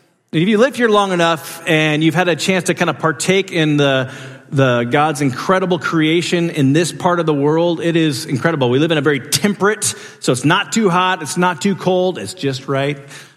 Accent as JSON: {"language": "English", "region": "Alaska", "country": "United States", "tie": "born or raised there", "said": "I grew up in Alaska, and so it's very dry there, but living in the Northwest, like Washington or Oregon"}